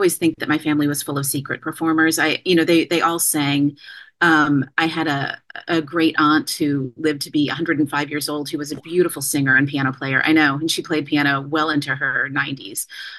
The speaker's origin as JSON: {"language": "English", "region": "Kansas", "country": "United States", "tie": "born there", "said": "I was born in Kansas, and they would go to Oregon or California or wherever I found myself."}